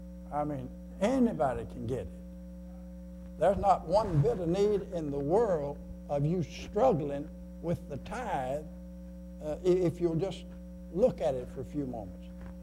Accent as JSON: {"language": "English", "region": "Arkansas", "country": "United States", "tie": "born there", "said": "Some things, being from Arkansas, have I ever told you I was born in Arkansas?"}